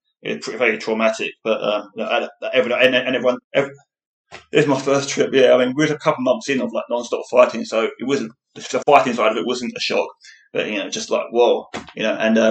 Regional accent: London, United Kingdom; born there; So I was born in London, the east end of London in England. Quite a rough area when I was younger.

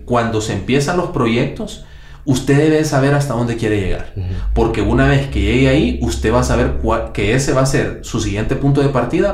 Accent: Siguatepeque, Comayagua, Honduras; Nosotros somos nativos de Comayagua, ¿verdad? Mi papá y mi mamá, pues en su etapa joven decidieron venirse, mudarse a Siguatepeque, principalmente por motivos de trabajo. Y pues en ese tiempo fue donde yo inicié mi primaria, mi secundaria

